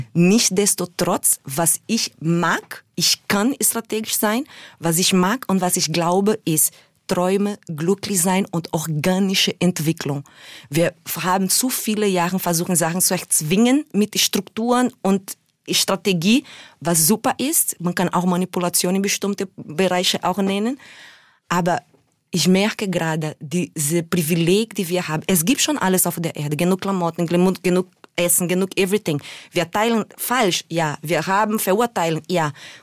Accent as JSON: {"language": "German", "town": "Recife", "region": "Pernambuco", "country": "Brazil", "tie": "born or raised there", "second_language": "German", "said": "ich bin im Morro da Conceição geboren und in einer Favela namens Linha do Tiro aufgewachsen."}